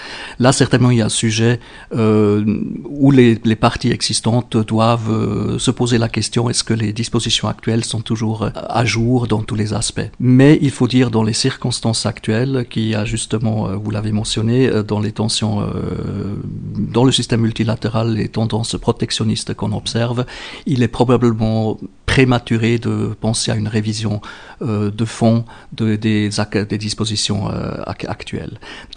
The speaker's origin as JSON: {"language": "French", "country": "Switzerland", "said": "je suis suisse de nationalité et puis j'ai plusieurs autres compatriotes qui m'ont précédé dans cette fonction."}